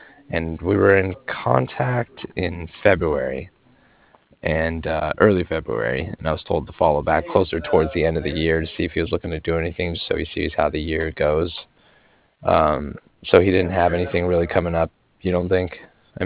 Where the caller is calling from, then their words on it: Cardiff, Wales, United Kingdom; as in mother at the end. And I was calling from Cardiff, Cardiff, like Frank.